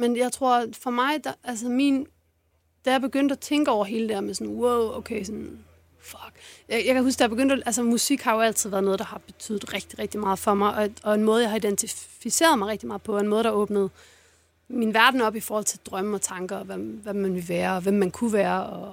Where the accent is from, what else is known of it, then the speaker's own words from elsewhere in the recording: Ubberud, Region of Southern Denmark, Denmark; Jeg er fra Fyn. Fra en forstad til Odense.